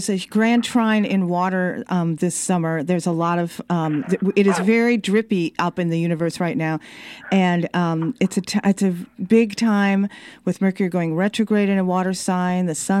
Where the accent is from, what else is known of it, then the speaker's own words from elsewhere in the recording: Chicago, Illinois, United States; also born or lived in Pontiac, Michigan; I'm from Chicago. That's what we used to always say.